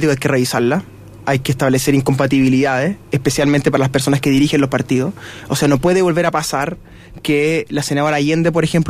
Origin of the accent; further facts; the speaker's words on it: Melipilla, Santiago Metropolitan, Chile; Soy de Milipilla